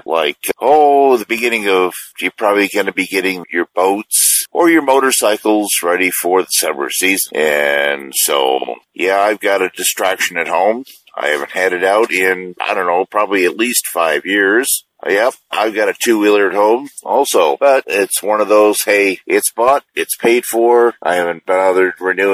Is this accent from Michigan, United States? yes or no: yes; Michigan, United States; Didn't have any getting around problems, but hell, I'm from Michigan, so that doesn't faze me a whole lot.